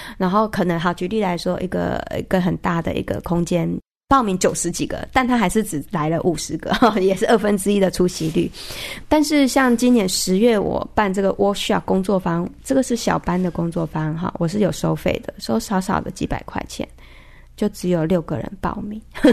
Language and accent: Chinese; Tainan, Taiwan; 那对，的确对我的家乡台南来说